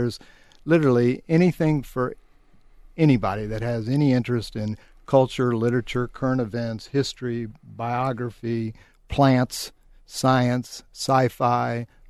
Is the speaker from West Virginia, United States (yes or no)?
no; San Antonio, Texas, United States; moved away as an adult; now in Tucson, United States; No, I feel like a native, but actually I grew up in Texas, San Antonio. Came here to go to school a few years ago and stuck around.